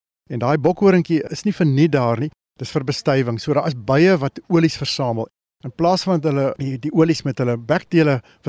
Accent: Johannesburg, Gauteng, South Africa; En as kind sit in Linden, Johannesburg gebly en ons het so op die buitewyke van Johannesburg gebly.

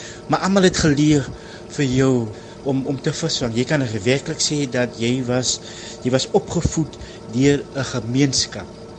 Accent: Lamberts Bay, Western Cape, South Africa; Ek is in 1970 gebore in Lammersbay, het hier groot geword, het die skool gegaan in Lammersbay. Ons was maar 'n visser familie, gesin. Redelijk arm groot geword

